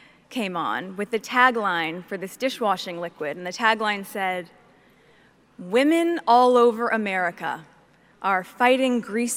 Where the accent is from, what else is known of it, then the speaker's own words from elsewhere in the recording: Los Angeles, California, United States; in my hometown of Los Angeles, a pivotal moment reshaped my notion of what is possible.